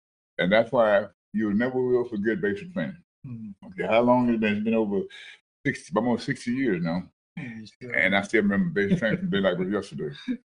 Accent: Mississippi, United States; But damn Mississippi, but where my hometown.

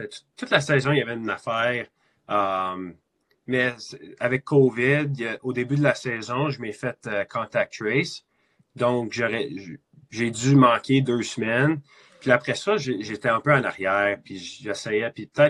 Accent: Canada; Puis je sais que je suis Canadien et je peux jouer dans le froid, mais c'est toujours plus plaisir si je joue dans le chaud.

